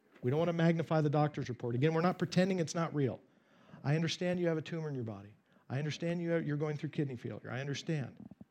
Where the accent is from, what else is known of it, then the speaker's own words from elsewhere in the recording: Oregon, United States; Her husband was from the state of Washington, which is just north of my home state.